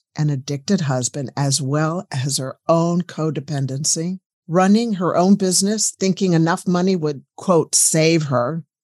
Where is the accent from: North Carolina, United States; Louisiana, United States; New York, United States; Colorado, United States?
Colorado, United States; now in New Zealand; which I'm from Colorado. I did all my medical training